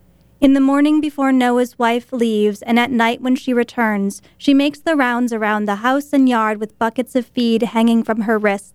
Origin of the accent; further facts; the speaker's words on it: Wisconsin, United States; I grew up in Wisconsin.